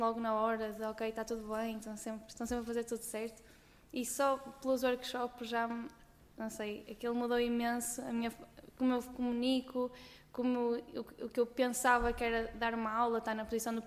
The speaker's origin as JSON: {"language": "Portuguese", "town": "Póvoa de Varzim", "region": "Porto", "country": "Portugal", "said": "sou da Póvoa de Varzim, estou no último ano da licenciatura"}